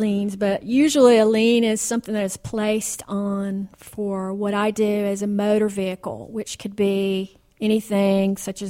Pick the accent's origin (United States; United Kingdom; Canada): United States; the South; accent: Southern; because we're from the South and mm-hmm. we have a Southern accent.